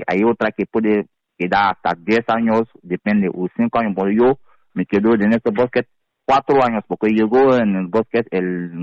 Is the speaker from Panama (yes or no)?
no; Côte d’Ivoire; Spanish is a second language; Uh-huh. Y soy de Costa de Marfil, marfilano.